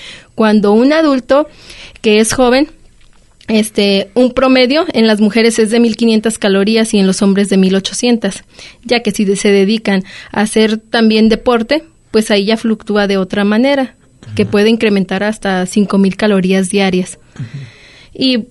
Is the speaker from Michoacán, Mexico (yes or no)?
no; Colotlán, Jalisco, Mexico; yo soy originaria de Colotlán